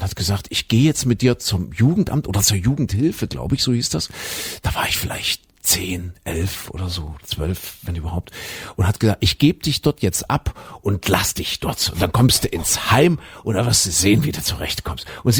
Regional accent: Germany; born or raised there

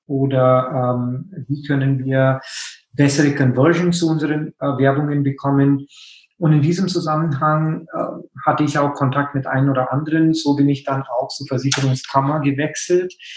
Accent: India; German is a second language; moved away as an adult; now in Germany; Also ich meine, ich komme ja aus Indien, bin dann direkt nach meinem Studium quasi in Physik nach Deutschland gekommen, um in Physik zu promovieren. Damals in München an der Technischen Uni

